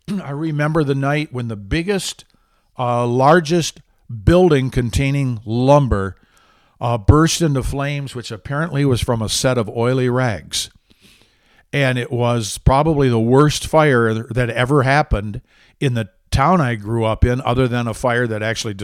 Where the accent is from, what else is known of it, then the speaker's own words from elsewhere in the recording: Michigan, United States; I grew up in Michigan where there are some references to fire which were very, very positive.